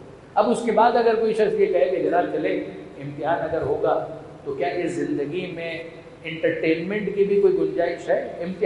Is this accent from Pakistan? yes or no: yes; Karachi, Sindh, Pakistan; میرا بچپن پورا کھاردر میں گزرا, تو وہیں کی عزاداری بچپن میں دیکھی